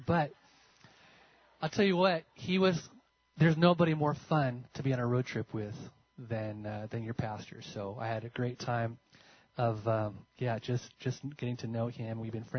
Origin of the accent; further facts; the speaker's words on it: Menlo Park, California, United States; I grew up the road in Menlo Park.